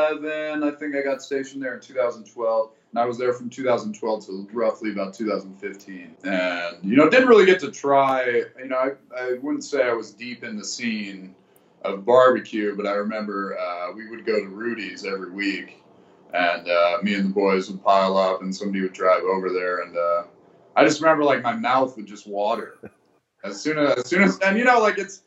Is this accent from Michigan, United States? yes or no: yes; Ann Arbor, Michigan, United States; Yeah, I'm from Michigan. Yeah, I'm from Ann Arbor. I was born out of state, but I moved here when I was really young and grew up, you know, right outside Ann Arbor.